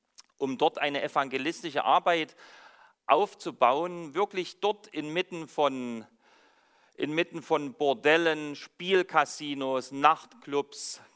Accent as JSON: {"language": "German", "region": "Saxony", "country": "Germany", "tie": "born or raised there", "said": "Ich hatte euch erzählt, dass ich aus Sachsen komme, dort bin ich aufgewachsen"}